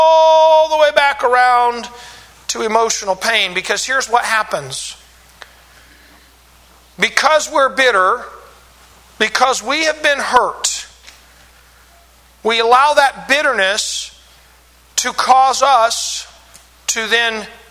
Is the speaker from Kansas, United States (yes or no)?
yes; Kansas, United States; Now, I grew up in Kansas, and I grew up in a preacher's home.